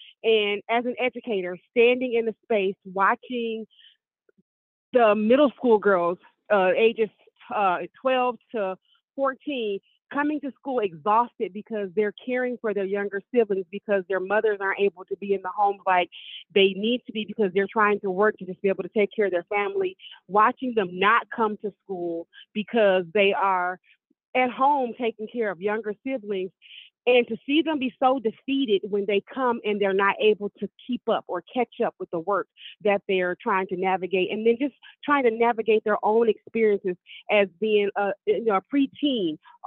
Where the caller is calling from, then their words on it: Detroit, Michigan, United States; I'm calling from Detroit, Michigan.